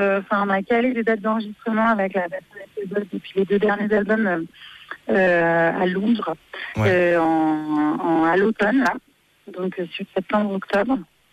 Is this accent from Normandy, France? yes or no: no; Paris, Île-de-France, France; also born or lived in Lyon; Non, c'est des Parisiens. En fait, parce que moi, je suis parisienne, même si je suis lyonnaise aussi.